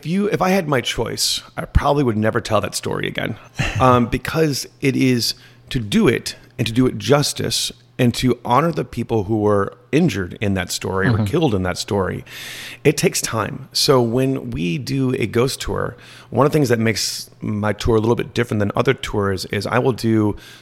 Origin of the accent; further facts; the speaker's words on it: Michigan, United States; So I grew up in the Northwoods of Michigan with literally 4 feet of snow